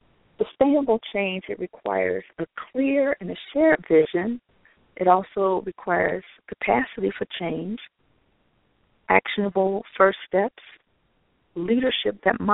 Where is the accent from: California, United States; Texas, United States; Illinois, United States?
Illinois, United States; Chicago; Like I said, I'm from Chicago.